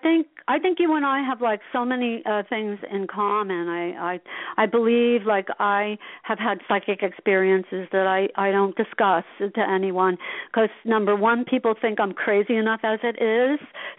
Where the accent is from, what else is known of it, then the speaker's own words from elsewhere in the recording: Asbury Park, New Jersey, United States; You know, I'm an Irish redhead from, you know, Asbury Park, New Jersey. What can I say?